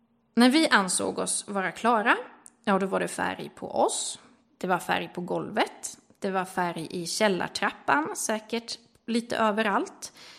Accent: Umeå, Västerbotten County, Sweden; Eftersom att jag är uppvuxen i Umeå och mormor och, ja, även morfar bodde i Skåne

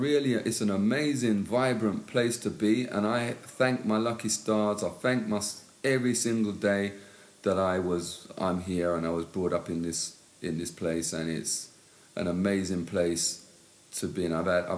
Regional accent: London, United Kingdom; born there; I was born in London. My parents still live in London. And I just choose to live just on the tip of London.

